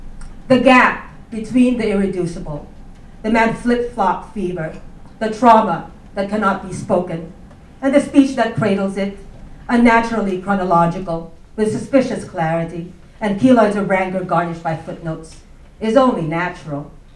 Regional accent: Philippines; growing up in the Philippines, I thought there was only this one war

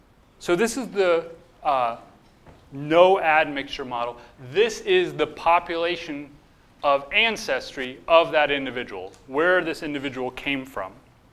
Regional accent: Germany; I grew up in Germany.

